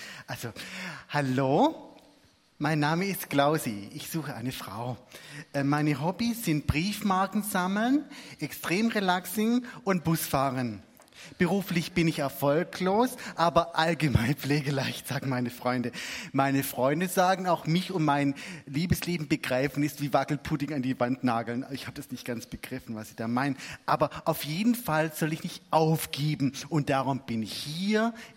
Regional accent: Reutlingen, Baden-Württemberg, Germany; Also ich komme aus Reutlingen, ich bin 45 Jahre alt und noch recht funktionsfähig.

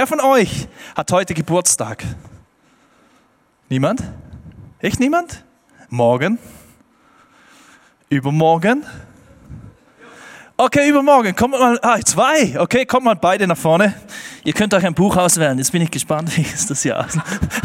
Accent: Switzerland; Ich bin Schweizer, Rheinfall.

